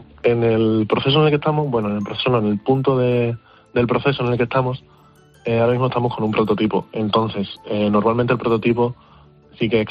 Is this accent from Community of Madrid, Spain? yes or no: no; Extremadura, Spain; aquí en Extremadura tenemos un acento muy marcado.